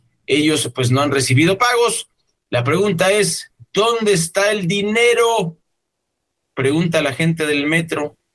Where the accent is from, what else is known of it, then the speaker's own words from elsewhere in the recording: Mexico; Somos mexicanos, señor presidente, no somos de Dinamarca